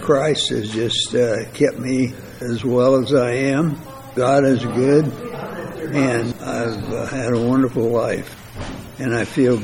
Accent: Des Moines, Iowa, United States; I'm originally from Des Moines. And I went back there when I got out of the service.

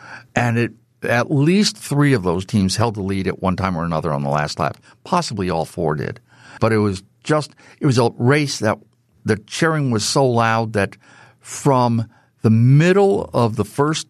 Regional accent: East Coast, United States; moved away; because growing up on the East Coast, I seldom saw people who could throw far. when I moved out to California, I saw a lot of that.

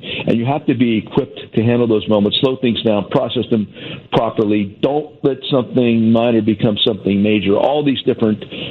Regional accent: Hazleton, Pennsylvania, United States; trying to bring together the Hispanic and Anglo cultures in my hometown. At the time we began, it was really controversial, right around 2010, and really very unpopular in that small pocket back home.

